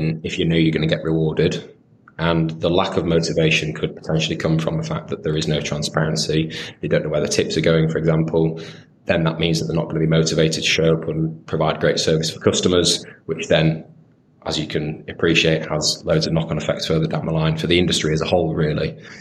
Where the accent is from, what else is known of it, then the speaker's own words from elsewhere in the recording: Harrogate, Yorkshire and the Humber, United Kingdom; I was sat in a restaurant in my hometown in Harrogate.